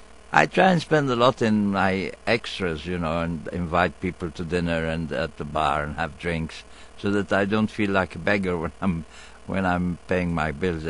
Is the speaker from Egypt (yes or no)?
yes; Egypt; I was coming from Nasser country, which is like Saddam Hussein country today, if you know, or before the war especially. And the idea that an Egyptian from Nasser country would become a Hollywood film star was almost an incredible thing.